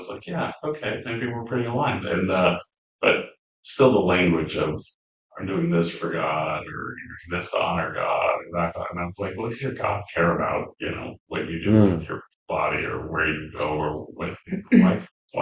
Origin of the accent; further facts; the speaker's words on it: Colorado, United States; Yes, I was thinking about when I grew up in Colorado, it was a very conservative place, and there were a lot of Christians, and there probably still are.